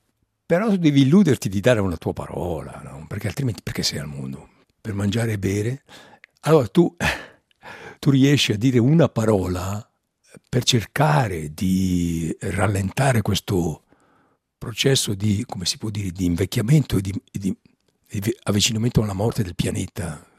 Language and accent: Italian; Ticino, Switzerland; accent: Mendrisiotto dialect; nel dialetto mio dialetto, che è quello del Mendrisiotto